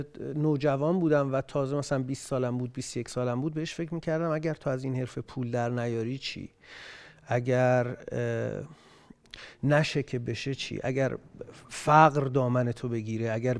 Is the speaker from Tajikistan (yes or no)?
no; Iraq; نه عراق بودم. من اصلا متولد عراقم.